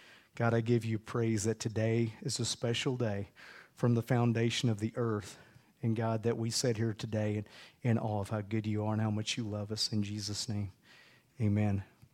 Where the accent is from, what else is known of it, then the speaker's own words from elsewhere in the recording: Oklahoma, United States; You guys know what it means. We're from Oklahoma.